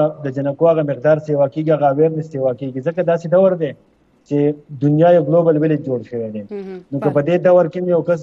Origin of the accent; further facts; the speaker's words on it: Khyber Pakhtunkhwa, Pakistan; also born or lived in Peshawar; زه د سوات یم، اصل کې یو اوچت غونډې غر دی دغه ځای یم.